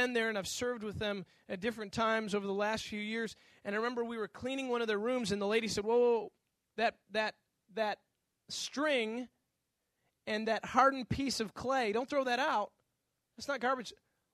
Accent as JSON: {"language": "English", "region": "the North", "country": "United States", "tie": "born or raised there", "said": "One thing I realized about the South, I grew up in the North"}